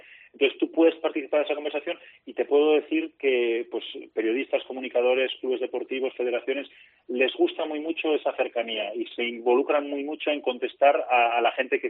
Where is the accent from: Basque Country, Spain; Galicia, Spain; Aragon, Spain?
Aragon, Spain; Zaragoza; Pero yo soy de Zaragoza, soy mañico